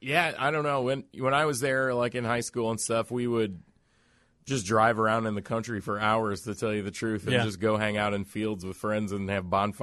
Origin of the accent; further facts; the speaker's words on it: Springfield, Illinois, United States; in the city when I moved here was super exciting and crazy too.